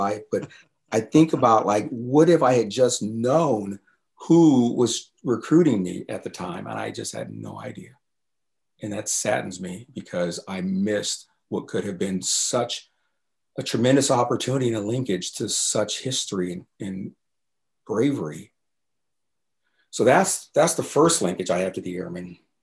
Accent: Alabama, United States; I'm from Alabama, as you know.

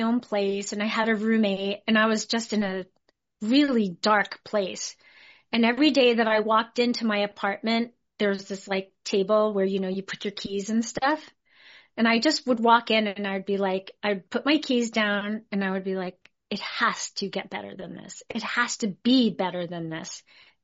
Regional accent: New Jersey, United States; also born or lived in New York, United States / San Jose, United States; when I'm from New Jersey. I mean, I was born in New York. I lived in San Jose for 10 years as a kid and moved back to New York just before I turned 11.

